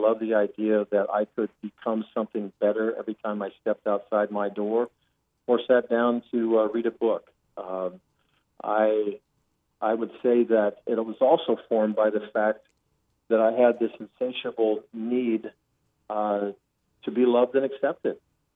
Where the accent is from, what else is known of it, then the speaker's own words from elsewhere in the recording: Puyallup, Washington, United States; I grew up 9 miles east of Tacoma, Washington, 35 miles south of Seattle in a town called Puyallup, Washington.